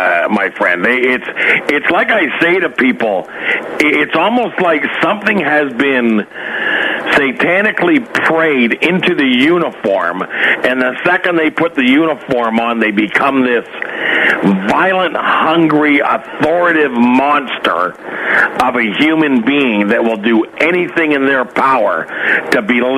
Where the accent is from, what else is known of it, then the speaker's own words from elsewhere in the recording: Ontario, Canada; I'm a gentleman from Canada.